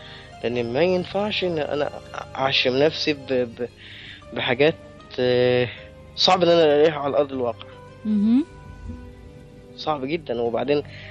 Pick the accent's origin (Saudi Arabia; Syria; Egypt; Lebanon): Egypt; Upper Egypt; أنا صعيدي، وعادتنا وتقاليدنا بتقول كده